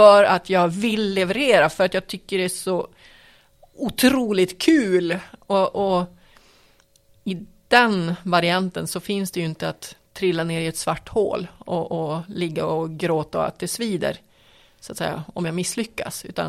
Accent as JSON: {"language": "Swedish", "town": "Piteå", "region": "Norrbotten County", "country": "Sweden", "said": "För det var, jag menar, jag kommer ju från Piteå. Det är ju mitt ursprung."}